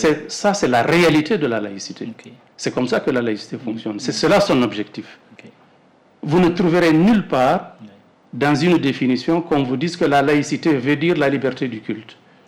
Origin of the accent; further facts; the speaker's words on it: Mali; nous sommes des Maliens, nous avons notre génie, nous pouvons nous retrouver pour nous organiser